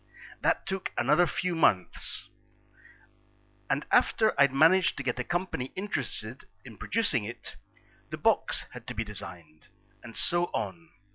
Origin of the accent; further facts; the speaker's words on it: Melbourne, Victoria, Australia; now in Thailand; My home country is Australia, and that's where I grew up, in Melbourne.